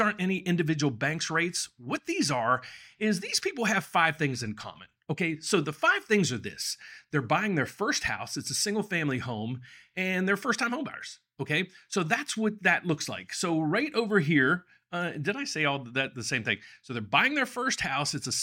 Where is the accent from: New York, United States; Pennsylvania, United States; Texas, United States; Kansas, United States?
Pennsylvania, United States; Pittsburgh; So I was born and raised right around the Pittsburgh area.